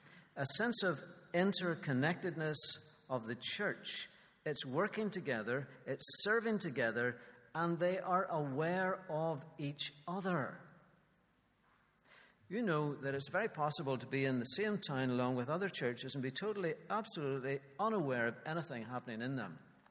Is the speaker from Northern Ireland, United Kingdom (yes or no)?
yes; Northern Ireland, United Kingdom; they say, oh, where are you from? Well, I'm from Northern Ireland.